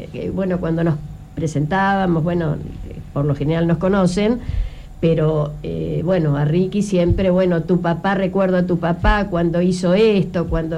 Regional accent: Tierra del Fuego, Argentina; somos fueguinos sin ninguna alianza

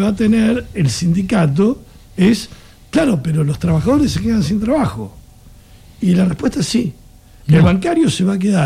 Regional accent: Argentina; Como somos argentinos y pensamos como argentinos

